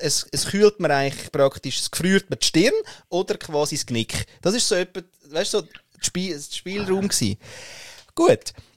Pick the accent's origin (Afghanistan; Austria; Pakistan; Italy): Austria; now in Switzerland; ja, von Österreich bin ich, aber ich lebe in der Schweiz.